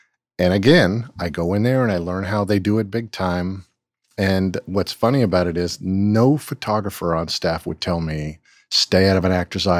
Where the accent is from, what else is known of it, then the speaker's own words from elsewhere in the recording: California, United States; I'm from Southern California, so skateboarding and surfing was it.